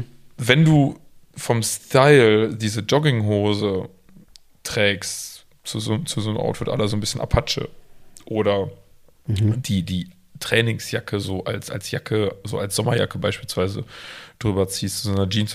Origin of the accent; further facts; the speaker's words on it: Münster, North Rhine-Westphalia, Germany; wenn du auf dem Fahrrad sitzt, dann ich als Münsteraner vor allem, dann trage ich keine Tasche in der Hand